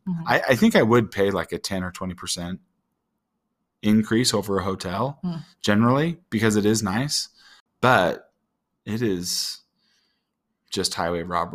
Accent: Utah, United States; I grew up in Utah, but only went skiing once a year.

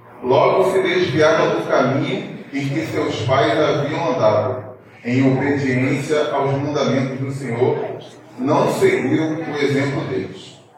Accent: Duque de Caxias, Rio de Janeiro, Brazil; now in São Gonçalo, Brazil; Eu não sou aqui da região, mas em São Gonçalo, mas sou de Caxias. Né? Vim para cá através da minha esposa

